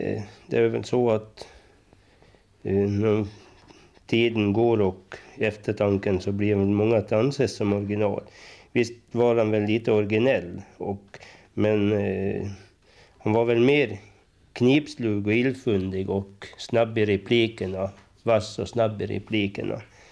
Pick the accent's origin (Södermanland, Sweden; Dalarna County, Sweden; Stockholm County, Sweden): Dalarna County, Sweden; Norrbo; Jag är född i Norrbo, ja.